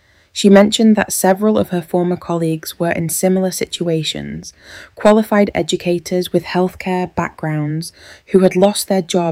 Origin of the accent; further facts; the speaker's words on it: Birmingham, West Midlands, United Kingdom; I grew up in Perry Bar watching my dad drive buses for Birmingham City Council